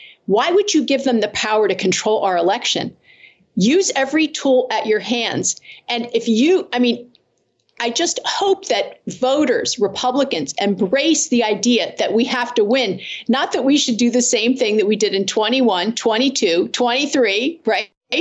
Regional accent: Pennsylvania, United States; in my home state of Pennsylvania, it's 50 days of early voting.

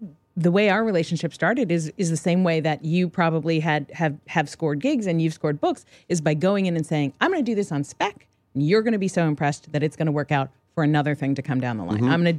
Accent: San Diego, California, United States; I said, if we're going to meet in Los Angeles, I'm from San Diego.

